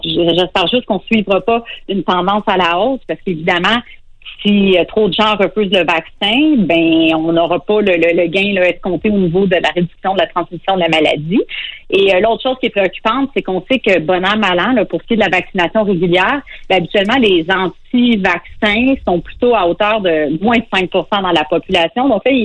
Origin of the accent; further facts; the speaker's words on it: Sherbrooke, Quebec, Canada; Ben écoute, moi je suis de Sherbrooke